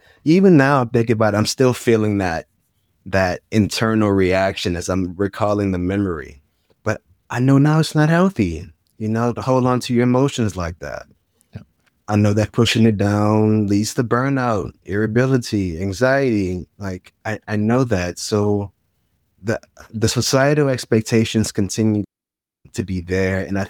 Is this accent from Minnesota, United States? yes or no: no; New Orleans, Louisiana, United States; And even I think back to myself growing up in New Orleans.